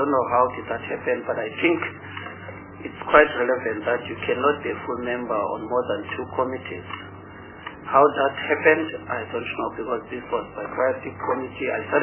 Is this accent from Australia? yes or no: no; Gauteng, South Africa; I'm from Gauteng. I've got a rural constituency.